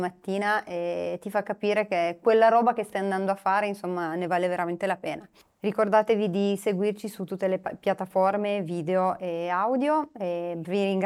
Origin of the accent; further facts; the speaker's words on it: Romania; e pensa che sono rumena